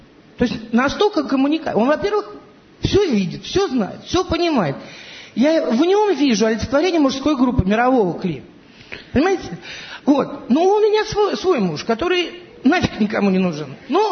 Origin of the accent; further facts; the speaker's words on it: Moscow, Russia; Я из Москвы.